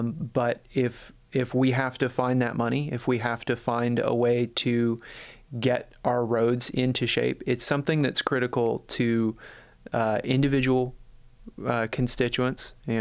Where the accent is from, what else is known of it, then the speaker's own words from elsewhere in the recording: North Carolina, United States; So I grew up in North Carolina, running around the woods of North and South Carolina with my grandfather.